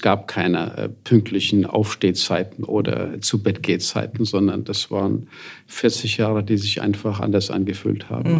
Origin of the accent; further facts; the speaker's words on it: Eppstein, Hesse, Germany; also born or lived in Dillhausen; in Dillhausen, dort, wo ich geboren wurde, wo ich ein Jahr lang mit meiner Mutter gelebt habe, bevor wir dann hier in den Taunus nach Eppstein gezogen sind und dort groß geworden bin, dort auch die Schulen besucht habe.